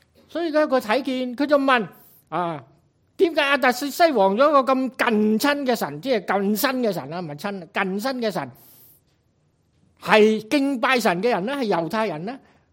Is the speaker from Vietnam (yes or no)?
yes; Vietnam; moved away; 大家都知道我系从越南嚟嘅，喺越南大家都明白啊